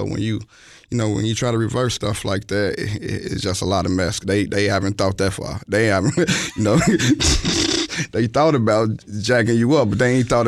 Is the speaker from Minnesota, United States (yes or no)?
no; Chicago, Illinois, United States; I'm from the North Lawndale community. So, you know, I've been, you know, born and raised in Chicago all my life.